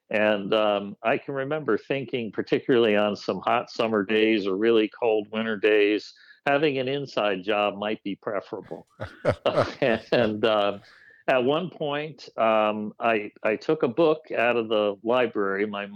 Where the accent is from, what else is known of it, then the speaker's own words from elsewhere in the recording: Metuchen, New Jersey, United States; I was born and raised in a small town in New Jersey called Metuchen.